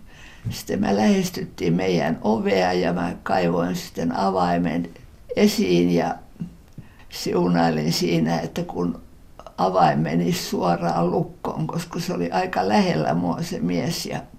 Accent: Helsinki, Uusimaa, Finland; mäkin olen syntynyt Helsingissä ja syntyperäinen helsinkiläinen, niin kyllähän mä kotiin osasin. Mä asuttiin Eerikin kadulla silloin.

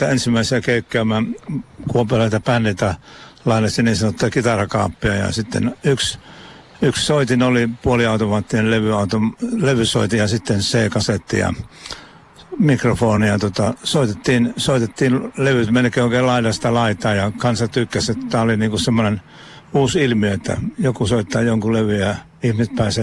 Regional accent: Kuopio, North Savo, Finland; mä oon kuopiolainen, savolainen tiskiukka ja kierrän tuolla maakunnassa

